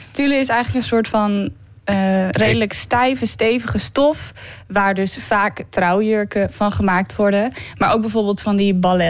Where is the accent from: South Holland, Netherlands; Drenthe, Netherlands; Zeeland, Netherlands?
Drenthe, Netherlands; Assen; now in Groningen, Netherlands; Ik kom zelf uit Assen. Daar ben ik geboren en opgegroeid. En toen ben ik samen met mijn vriend naar Groningen toe verhuisd.